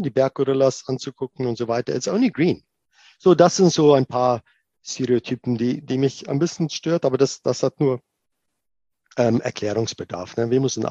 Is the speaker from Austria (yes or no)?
no; South Africa; first language Afrikaans; German is a second language; So, ich spreche, meine Muttersprache ist Afrikaans, aber das ist nicht Afrikanisch. Ja, Afrikaans.